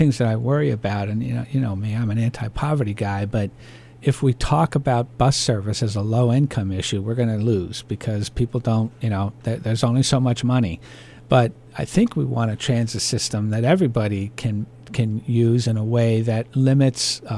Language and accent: English; Lower Macungie Township, Pennsylvania, United States; Okay, I grew up in Pleasant Valley. Our family was the first family to move into the first subdivision in Lower Macungie Township. I can't accept any responsibility for that. I was 2 years old.